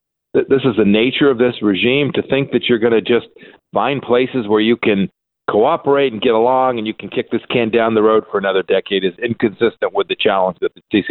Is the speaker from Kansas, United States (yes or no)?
yes; Kansas, United States; from my home state in Kansas to where you all are in Tennessee.